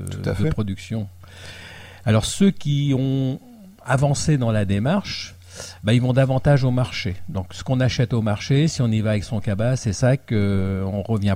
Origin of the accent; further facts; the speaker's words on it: France; Chez nous, en France, non, ça ne se fait pas.